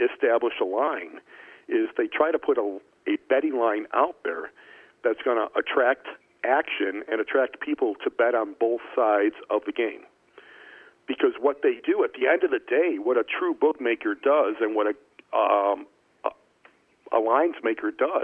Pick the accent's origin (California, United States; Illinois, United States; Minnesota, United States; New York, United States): Illinois, United States; Chicago; I was born and raised in Chicago, so always been a big fan of WGN.